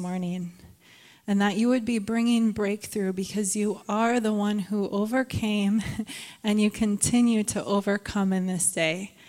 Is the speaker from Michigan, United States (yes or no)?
no; Prior Lake, Minnesota, United States; But we grew up in Prior Lake, and we had very similar yet distinct differences in how we appreciated the seasons growing up.